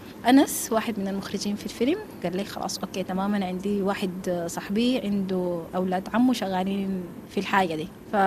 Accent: Sudan; بالنسبه لنا نحن كسودانيين وبالنسبه للشعب السوداني

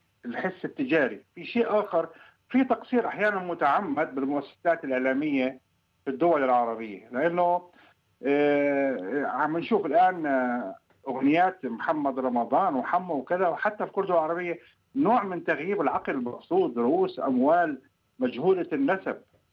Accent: Egypt; يعني في عندنا في مصر مثلا

